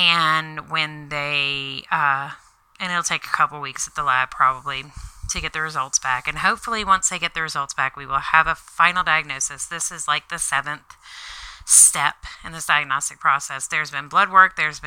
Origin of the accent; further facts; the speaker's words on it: Baton Rouge, Louisiana, United States; And I grew up in Baton Rouge, and they do a really good Thanksgiving.